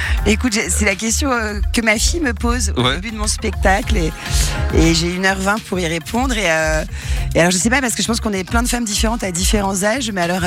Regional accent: Auvergne-Rhône-Alpes, France; Bah, parce que je peux te garantir que moi, je viens d'Ardèche, les campings, c'est pas comme ici.

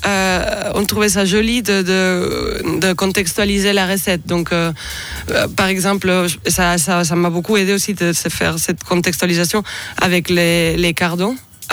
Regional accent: Catalonia, Spain; French is a second language; now in France; Comme je trouve qu'il y a beaucoup de similitudes avec la Catalogne, ma terre natale.

